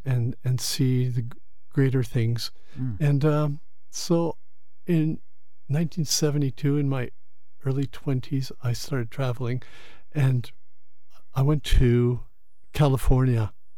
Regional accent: Canada; It's a French name, and I do speak French, but I also speak English. I'm from Canada, which is a bilingual country, as you know.

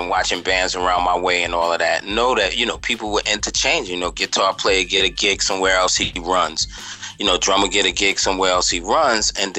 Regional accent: Brooklyn, New York, United States; I'm born and bred in Brooklyn, East New York.

